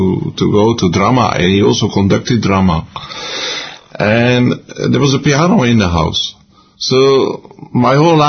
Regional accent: Rotterdam, South Holland, Netherlands; So in this Roman Catholic family, I grew up in Rotterdam. So I got to Roman Catholic school.

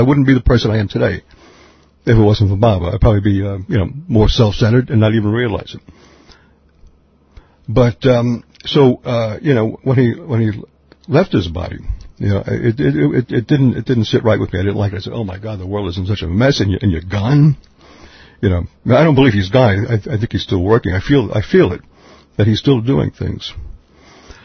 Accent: West Islip, New York, United States; now in India; You know, when I was growing up in West Islip on Long Island, I had no idea that my life would turn out like this.

